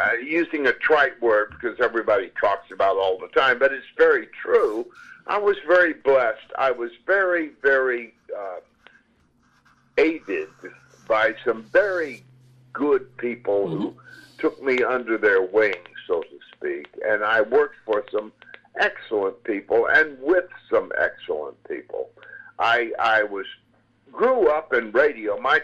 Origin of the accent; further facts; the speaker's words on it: Mandeville, Louisiana, United States; There was a radio station near where we grew up, and we grew up in Mandeville, Louisiana.